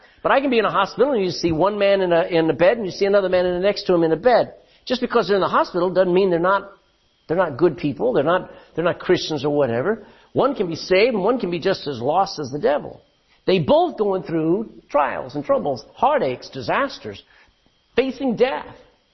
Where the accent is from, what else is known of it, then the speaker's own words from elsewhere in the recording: Texas, United States; because I am a Texan. I used to never wear shoes.